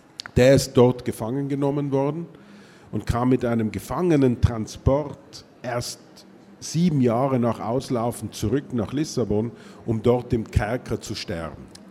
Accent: Austria; wie man bei uns in Österreich sagt, wobei ich zugleich sagen muss, dass ich als Österreicher gewissermaßen einen Aachener Heimatroman geschrieben habe

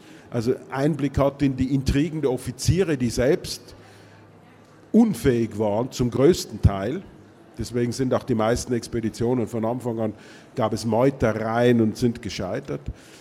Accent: Austria; wie man bei uns in Österreich sagt, wobei ich zugleich sagen muss, dass ich als Österreicher gewissermaßen einen Aachener Heimatroman geschrieben habe

